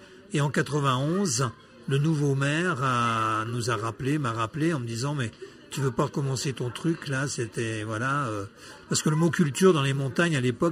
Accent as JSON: {"language": "French", "region": "Auvergne-Rhône-Alpes", "country": "France", "said": "ce qui se passait chez nous en Haute-Savoie"}